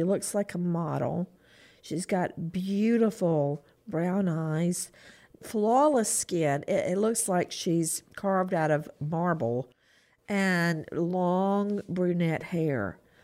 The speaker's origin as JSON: {"language": "English", "town": "Macon", "region": "Georgia", "country": "United States", "tie": "born or raised there", "said": "I went home to my hometown of Macon, and I drove the children by the apartment I lived in law school"}